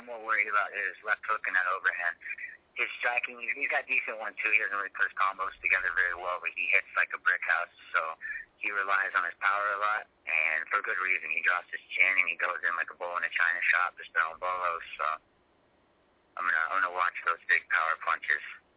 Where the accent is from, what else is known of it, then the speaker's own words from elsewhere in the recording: Twin Falls, Idaho, United States; now in Boise, United States; I mean, I'm from Twin Falls, Idaho.